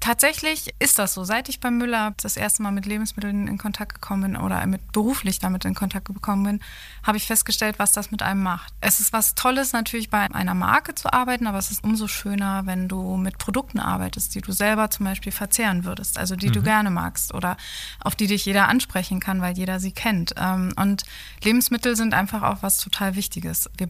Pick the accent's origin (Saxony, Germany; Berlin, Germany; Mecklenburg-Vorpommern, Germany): Berlin, Germany; Ich bin tatsächlich ein echtes Großstadtkind. Ich bin in Berlin groß geworden. Also ich bin da geboren und groß geworden.